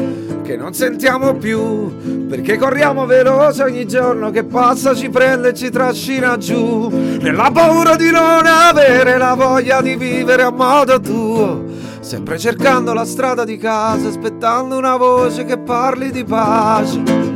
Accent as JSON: {"language": "Italian", "town": "Naples", "region": "Campania", "country": "Italy", "said": "Perché io sono napoletano e non è che devo stare sempre con una pizza, un mandolino in mano"}